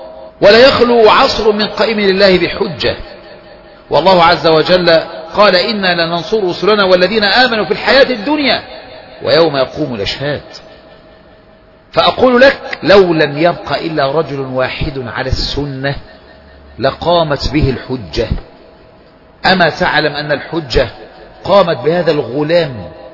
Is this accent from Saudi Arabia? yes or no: no; Egypt; مثل ما فعل عندنا في مصر رجل